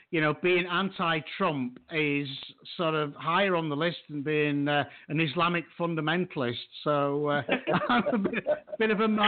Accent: England, United Kingdom; I mean, because obviously I'm from England.

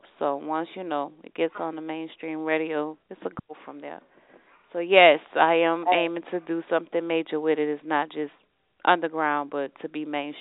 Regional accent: New Orleans, Louisiana, United States; now in Atlanta, United States; I'm from New Orleans. I've been in Atlanta for a minute holding it down, doing different things.

